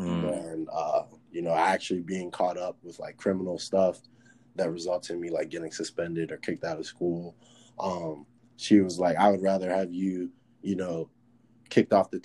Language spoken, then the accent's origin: English; Maryland, United States; And we're both from Maryland.